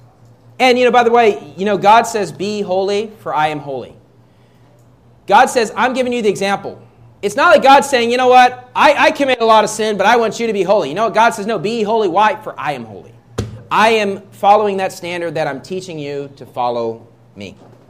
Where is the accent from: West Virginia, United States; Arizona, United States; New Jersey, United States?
West Virginia, United States; I grew up in West Virginia. It's a four-season state.